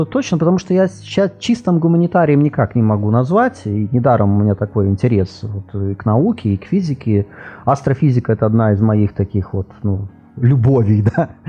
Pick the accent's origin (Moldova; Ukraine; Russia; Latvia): Latvia; first language ru; свой любимый и родной, могучий наш, русский, латышский, который я использую каждый день, поскольку я из Латвии, и на работе, хочешь не хочешь, приходится его использовать, да, и у меня семья в настоящий момент, она двуязычная